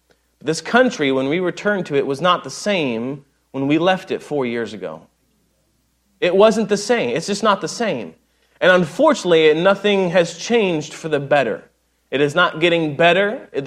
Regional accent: United States; I love the United States of America. I am a patriot. I'm American.

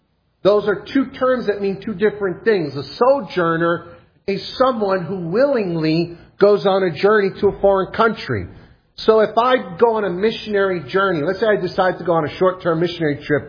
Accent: United States; I'm journeying through. I'm there for a temporary season, but I am not Belarusian. I'm American.

